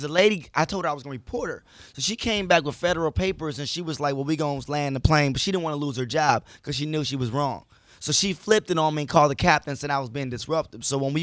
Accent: Detroit, Michigan, United States; I'm from Detroit, man. They were scared when the government shut down. I was like, we've been shut down. I was like, I'm from a tough city, so I'm good, man.

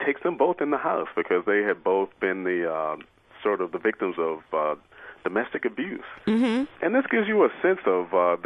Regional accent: Baltimore, Maryland, United States; also born or lived in Chicago; now in Miami, United States; Yeah, I am from Baltimore, as I said previously, but I live in Miami. I don't like cold weather.

